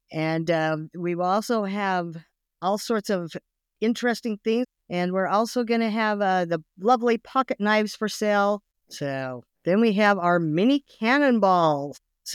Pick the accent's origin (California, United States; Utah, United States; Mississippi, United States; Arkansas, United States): Utah, United States; Grantsville; I originally come from Grantsville, Utah.